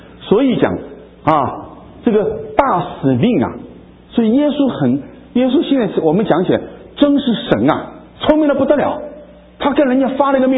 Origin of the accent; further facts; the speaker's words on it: China; 一讲到这句话，我中国人就特别敏感啊